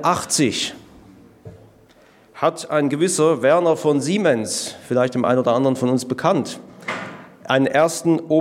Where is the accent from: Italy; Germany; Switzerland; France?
Switzerland; Winterthur, Zurich; born there; so einen typischen Trolleybus aus Winterthur. Das ist meine Geburtsstadt.